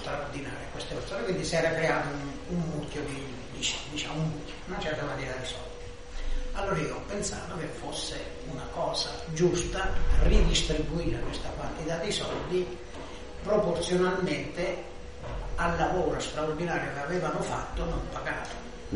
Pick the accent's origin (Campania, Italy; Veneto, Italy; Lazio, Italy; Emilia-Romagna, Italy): Lazio, Italy; Rome; io da romano, finito a Milano, mi sono trovato benissimo con le persone